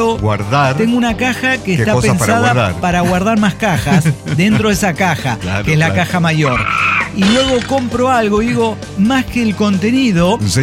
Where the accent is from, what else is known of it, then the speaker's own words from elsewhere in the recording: León, Guanajuato, Mexico; a mi tierra. Estoy en León, Guanajuato.